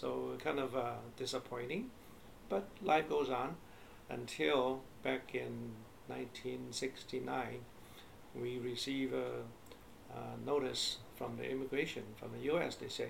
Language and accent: English; Taishan, Guangdong, China; because I'm from Taishan, right? So one of the five districts in Guangdong Province